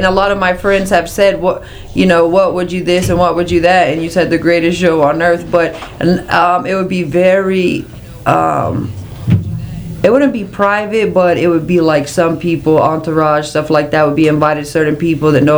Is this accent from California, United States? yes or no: no; Tampa, Florida, United States; I'm from Tampa, Florida.